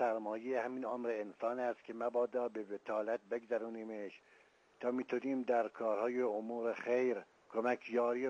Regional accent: Shiraz, Fars, Iran; از شیراز هستم،

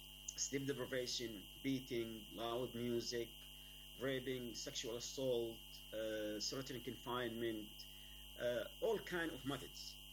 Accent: Yemen; English is a second language; moved away as an adult; I am from Yemen, where I was, as you know, like, I lived for around 18 years. I grew up in was raised in a very conservative family. I finished my high school in Yemen.

